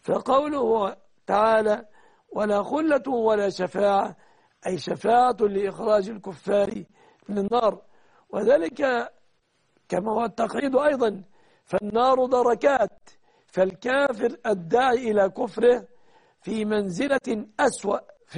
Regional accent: Egypt; بلادنا مصر

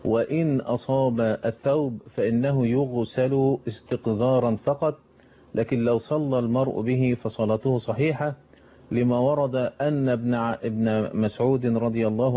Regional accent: Egypt; عندنا في مصر هنا

